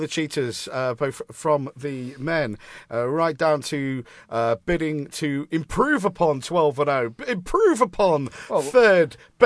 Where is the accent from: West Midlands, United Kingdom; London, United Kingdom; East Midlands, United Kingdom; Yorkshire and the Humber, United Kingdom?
East Midlands, United Kingdom; Leicester; Okay, and again, I grew up in Leicester.